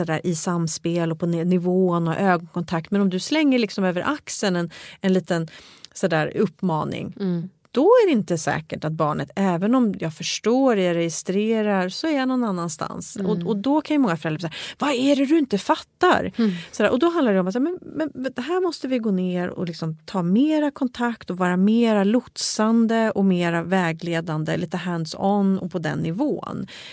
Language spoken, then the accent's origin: Swedish; Sweden; det är ju någonting som vi som svenskar då, eller boendes här i Norden, kan åka dit och reflektera kring